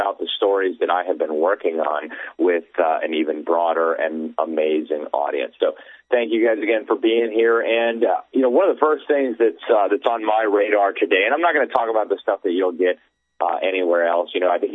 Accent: Miami, Florida, United States; And so he fled to Miami. That's, of course, my hometown, if you can call it a town.

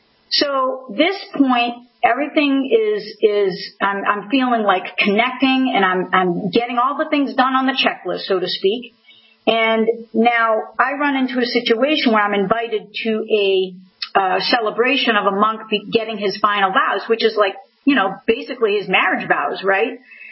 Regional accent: Spencer, Massachusetts, United States; I ended up going right back to my hometown, which was Spencer, Massachusetts, and stayed with my uncle and aunt for about 3 months or so.

